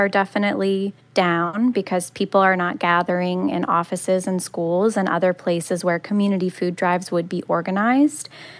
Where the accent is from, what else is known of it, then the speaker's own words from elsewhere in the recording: Louisiana, United States; I'm from South Louisiana, and I think a very common trait among the communities here is resilience.